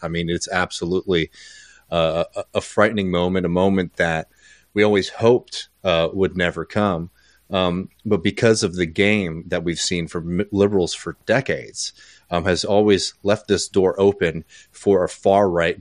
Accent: Texas, United States; including people in my home state of Texas

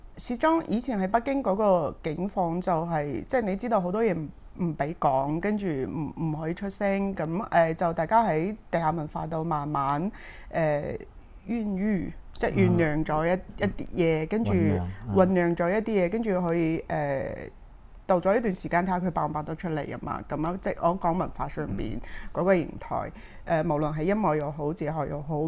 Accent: Harbin, Heilongjiang, China; Chinese is a second language; now in Hong Kong; 是很喜歡廣東話的，作為一個距離我家鄉，即我是哈爾濱人，距離我家鄉很遠，整個文化背景完全不同的一種語言

